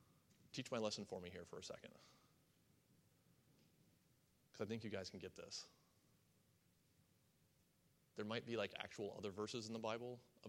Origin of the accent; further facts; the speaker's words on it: West Virginia, United States; I'm from West Virginia, which makes me a minority in this church. I was not born and raised here.